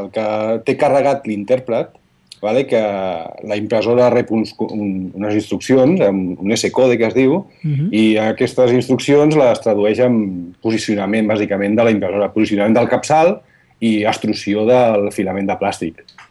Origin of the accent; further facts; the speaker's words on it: Barcelona, Catalonia, Spain; now in Valencia, Spain; Sí, estic vivint a València ara mateix. Ah, som de Barcelona, però visc a València.